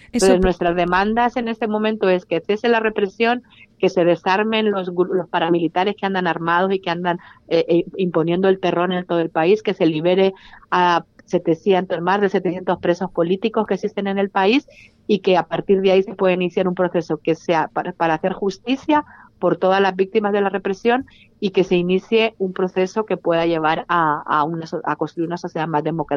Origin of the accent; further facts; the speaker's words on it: Nicaragua; now in Spain; Estamos así como feministas nicaragüenses, estamos organizadas en Barcelona, en Zaragoza y en Madrid